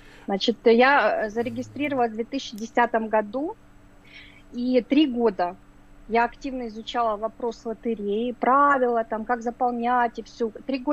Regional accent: Cherkasy, Cherkasy Oblast, Ukraine; Мы из Украины, из города Черкасы.

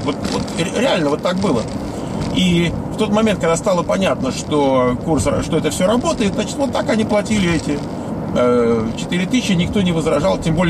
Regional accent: Moscow, Russia; я из Москвы, Свет моя из Киева

